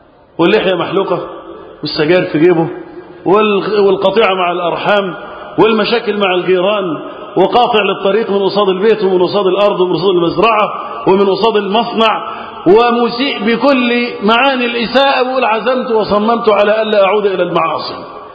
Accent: Egypt; اللهم احفظ بلدنا مصر وسائر بلاد

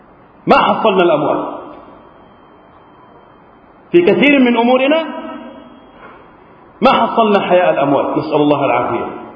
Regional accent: Egypt; اللهم احفظ بلدنا مصر وسائر بلاد المسلمين من الفتن.

